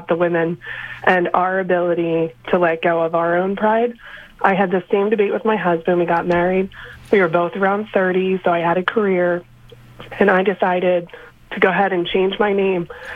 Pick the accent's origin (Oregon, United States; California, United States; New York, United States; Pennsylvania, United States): Pennsylvania, United States; Philadelphia; I'm from Philadelphia, so this is a great show.